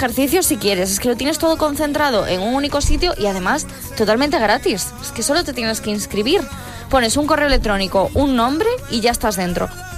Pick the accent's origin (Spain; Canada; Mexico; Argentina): Spain; Galicia; yo voy a tirar por el de Galicia porque es el de mi pueblo